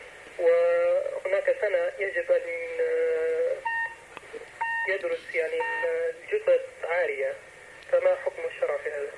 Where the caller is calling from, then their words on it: Libya; نحن من ليبيا نتكلم